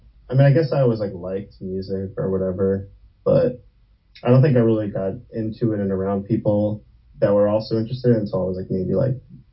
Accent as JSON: {"language": "English", "region": "New Jersey", "country": "United States", "tie": "born or raised there", "also_born_or_lived": "Brooklyn", "lives_now": "Baltimore, United States", "said": "No. I was born in Brooklyn, and I grew up mostly in New Jersey. And then I moved to Baltimore like 12 years ago, maybe."}